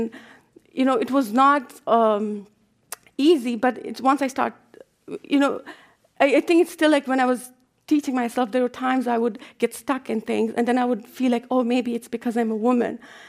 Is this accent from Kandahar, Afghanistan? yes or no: yes; Kandahar, Afghanistan; English is a second language; I'm from Kandahar.